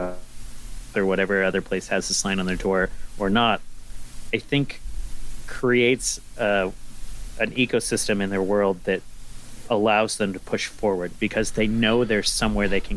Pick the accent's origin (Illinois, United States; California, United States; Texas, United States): California, United States; now in Idaho, United States; Because I found this unexpected popularity when I moved from California to Idaho, and I was a dickhead